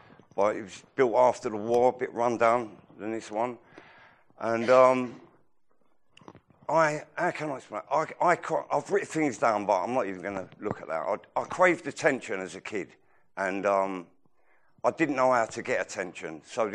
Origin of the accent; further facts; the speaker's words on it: London, United Kingdom; I'm from East London.